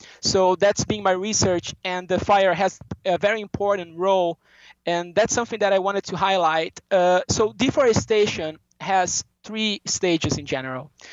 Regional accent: South Region, Brazil; I was born in South Brazil, so I finished my undergrad there, and then I moved to the Brazilian Space Agency, which is in Sao Paulo State, and then I got there, you know, I'm from South Brazil

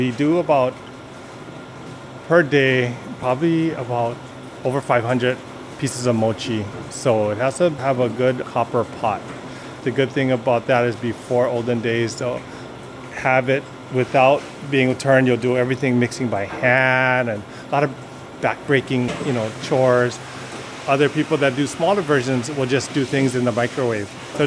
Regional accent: Hawaii, United States; I'm from the Windward side, and I even asked my parents where they got mochi

